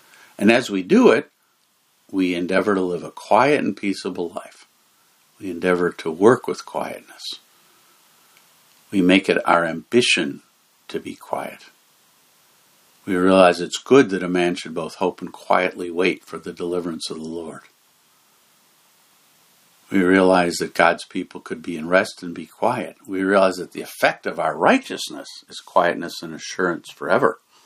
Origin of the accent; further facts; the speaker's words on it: United States; Now, as American citizens, we have all kinds of things we can do.